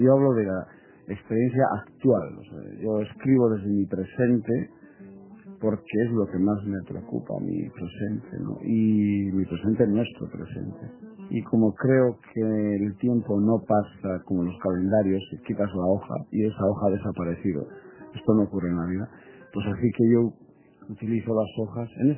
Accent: Basque Country, Spain; first language Basque; Spanish is a second language; Esos apuntes siempre los hago en lengua, es que es mi primera lengua. El castellano es una primera lengua también, pero es el primus inter pares, la lengua fundamental para mí, por experiencia, por mi vida, por todo, es la lengua vasca.

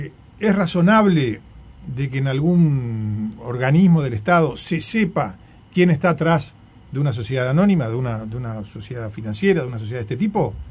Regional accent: Argentina; Claro, y entonces yo, que soy argentino

